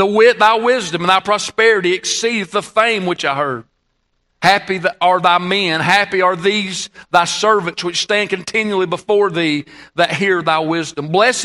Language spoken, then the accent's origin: English; United States; You know, as an American, it angers me.